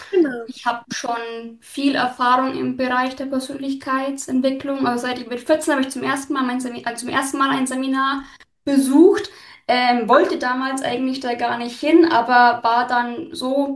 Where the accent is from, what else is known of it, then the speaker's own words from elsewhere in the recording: Bavaria, Germany; Genau, also aus Bayern, aus der Nähe von Nürnberg.